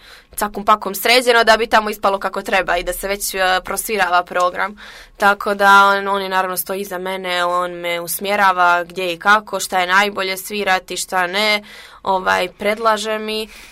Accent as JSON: {"language": "Serbian", "town": "Kotor", "region": "Kotor Municipality", "country": "Montenegro", "said": "Ja onako koga god upoznam, odmah kažem, hoćete da vidite odakle sam ja? I pokazujem slike Kotora i objašnjam gdje je Crna Gora."}